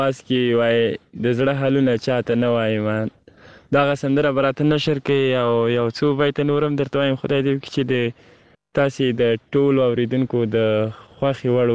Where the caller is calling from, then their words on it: Kabul, Afghanistan; د کابل ولایت د دی سبز ولسوالۍ نه